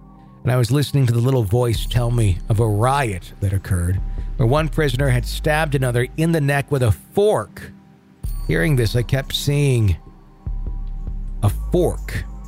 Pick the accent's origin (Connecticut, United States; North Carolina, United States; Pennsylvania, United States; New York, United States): North Carolina, United States; For context, I grew up near Fort Fisher, North Carolina, which was near an important port during the Civil War, one of the last Confederate bases to fall.